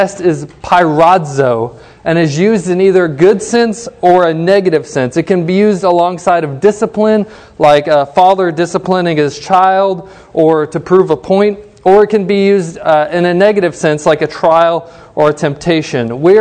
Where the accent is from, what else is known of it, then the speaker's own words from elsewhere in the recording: Cambridge, East of England, United Kingdom; born there; I was born in Cambridge, England in 1986.